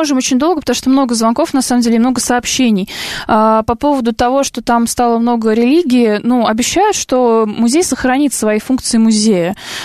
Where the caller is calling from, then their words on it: Saint Petersburg, Russia; Я питерский слушатель